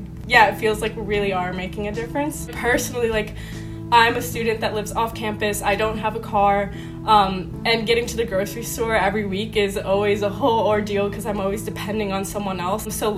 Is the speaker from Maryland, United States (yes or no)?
yes; Baltimore, Maryland, United States; I'm a sophomore and I'm majoring in International Agriculture and Rural Development. I'm from Baltimore, Maryland